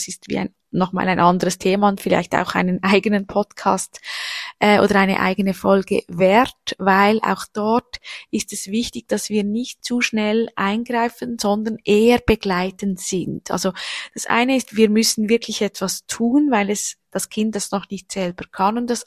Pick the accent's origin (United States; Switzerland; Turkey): Switzerland; bei uns in der Schweiz sagt man Türen schlätzen